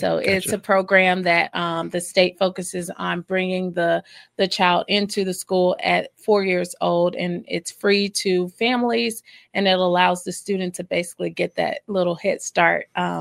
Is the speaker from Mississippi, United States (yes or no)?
yes; Jackson, Mississippi, United States; now in Michigan, United States; I grew up in Jackson, Mississippi, went off to the military, served as a military police officer